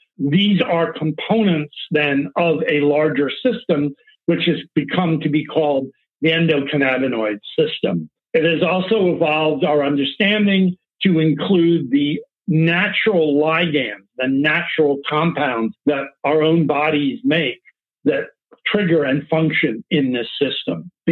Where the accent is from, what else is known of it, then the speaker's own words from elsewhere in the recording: Palo Alto, California, United States; I've come from the Bay Area. I grew up in Palo Alto